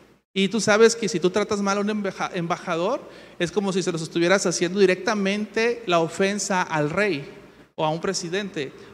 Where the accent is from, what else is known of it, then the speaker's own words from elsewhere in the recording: Mexico; como cultura mexicana, culturalmente, tenemos un refrán.